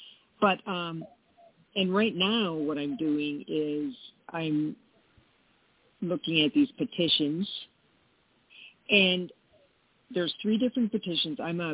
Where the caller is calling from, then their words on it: Arizona, United States; I'm calling from Arizona.